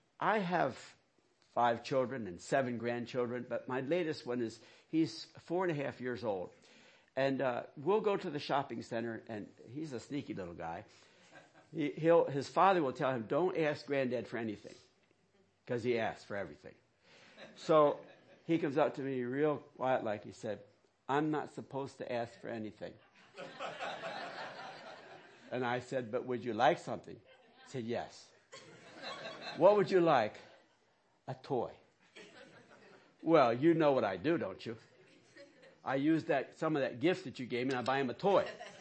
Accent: McEwensville, Pennsylvania, United States; listen, I grew up around here. I grew up in McEwensville. You can't be more country than that. I grew up in McEwensville.

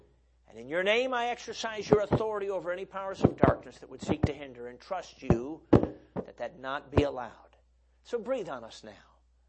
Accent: Chicago, Illinois, United States; Now, I don't know anything about rowing a boat. I grew up in Chicago. I've not done this stuff.

